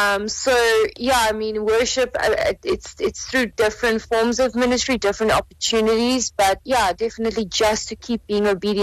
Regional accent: South Africa; I felt very small as the South African artist

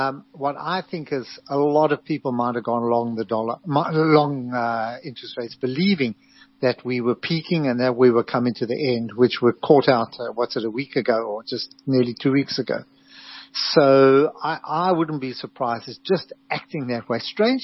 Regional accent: South Africa; I'm still South African. You know, I'm not, I only come here for a few weeks in the year.

